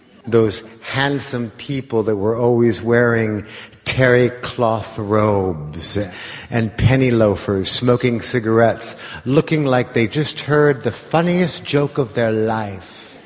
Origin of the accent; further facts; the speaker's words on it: Los Angeles, California, United States; born there; I was born in Los Angeles in a house in a canyon that was in a nest of palm trees that casted these thin, unmoving shadows like prison bars. It was very California Gothic. I'm very California Gothic.